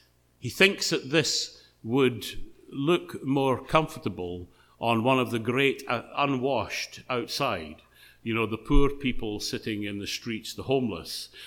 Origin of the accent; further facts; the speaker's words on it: Scotland, United Kingdom; I'll say it in standard English, at least as as standard as a Scotsman can get.